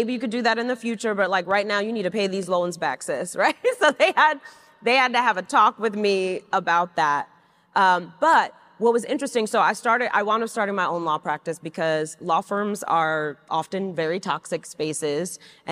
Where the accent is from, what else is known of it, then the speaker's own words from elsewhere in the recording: New York City, New York, United States; And I grew up in Flushing, Queens, right?